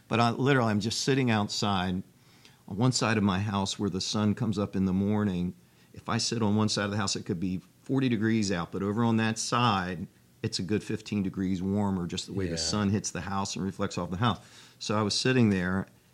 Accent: Dover, United States; Yeah, I grew up in Dover.

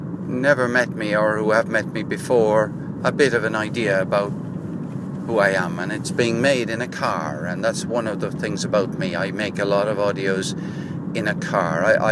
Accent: Cork, Munster, Ireland; I'm Irish and I live in Cork in Ireland.

